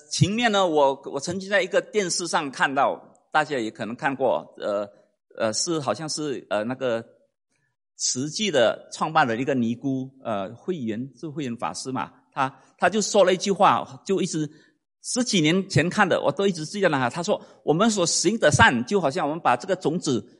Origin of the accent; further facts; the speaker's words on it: Indonesia; 我是在印尼长大，所以我很清楚这一点。